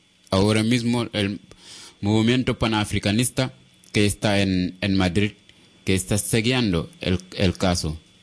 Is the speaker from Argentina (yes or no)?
no; Senegal; Spanish is a second language; Yo sí que soy de Senegal